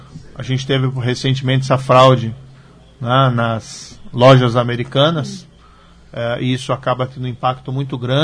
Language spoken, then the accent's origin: Portuguese; Maringá, Paraná, Brazil; venho sempre com muito prazer aqui para Maringá, que é a minha terra natal, inclusive. Tenho até minha mãe que mora aqui.